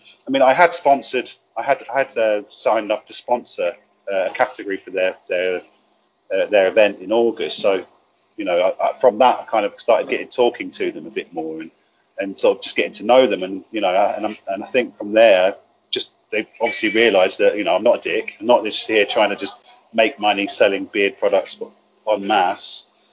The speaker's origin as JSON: {"language": "English", "town": "Cambridge", "region": "East of England", "country": "United Kingdom", "said": "I was like … from Cambridge."}